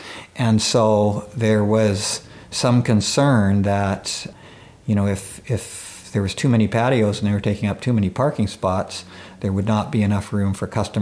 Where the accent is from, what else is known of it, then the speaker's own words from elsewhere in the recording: Salmon Arm, British Columbia, Canada; I grew up in Salmon Arm, attended school here. Went to Okanagan College and, lived most of my life here.